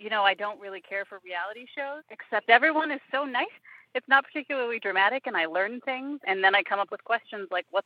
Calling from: Kalamazoo, Michigan, United States; I'm calling from Kalamazoo, Michigan.

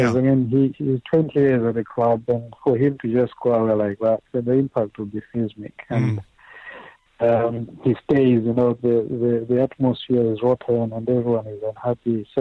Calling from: Dunfermline, Scotland, United Kingdom; I'm calling you from Dunfermline in Scotland.

